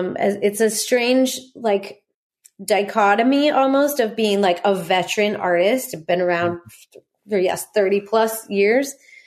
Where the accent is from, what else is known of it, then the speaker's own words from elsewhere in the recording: Norco, California, United States; also born or lived in Corona; And we're both from Norco. Yeah, maybe it is Norco, like Corona, which is this podunk town close to here where I was born in Corona, and spent the first 2 years of my life in Norco.